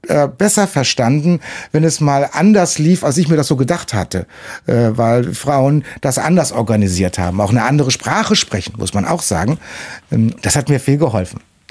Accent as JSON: {"language": "German", "region": "North Rhine-Westphalia", "country": "Germany", "lives_now": "Cologne, Germany", "said": "ich bin kein gebürtiger Kölner, sondern komme aus dem Sauerland und wollte immer nach Köln"}